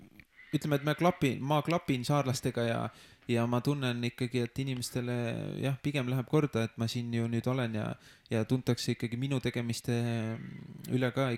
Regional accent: Tartu, Tartu County, Estonia; ja Tartus käisin ülikoolis, et ikkagi enamus elu ikkagi elanud Tartu maal või Tartus, et seal kandist olen ka pärit.

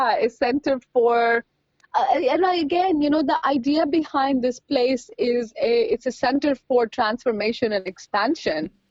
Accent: India; So I grew up in India, and I come from a Sikh family.

